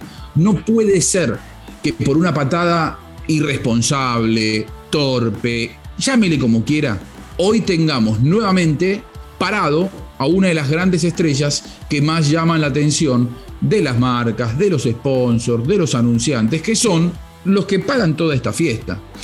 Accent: Argentina; Y no lo digo yo como argentino

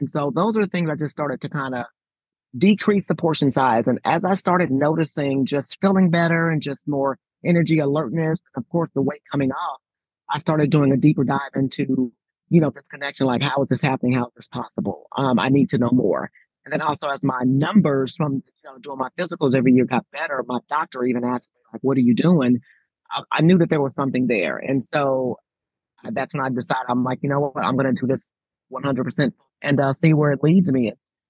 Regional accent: Kansas City, Missouri, United States; I just came from my hometown, Kansas City, met a couple of weeks ago. And, you know, Kansas City is known for barbecue. And I grew up on plenty of that.

